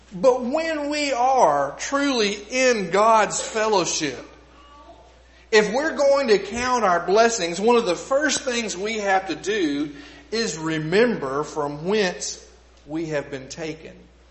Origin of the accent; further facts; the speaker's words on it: Texas, United States; Where I grew up in East Texas was red clay.